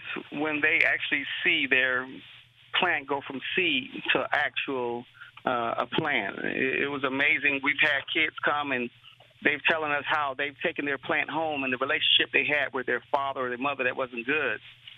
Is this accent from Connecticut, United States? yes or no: no; Florida, United States; also born or lived in Cleveland, Tennessee; Originally, I was born in Cleveland, Tennessee, and originally I spent most of my time in Florida, South Florida.